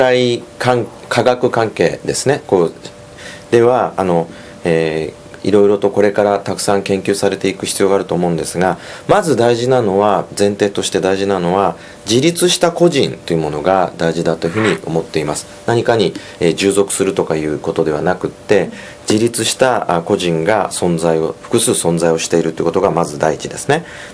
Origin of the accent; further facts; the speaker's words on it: Saga, Japan; これは佐賀市の地名でございまして、私生まれも育ちも佐賀でございます。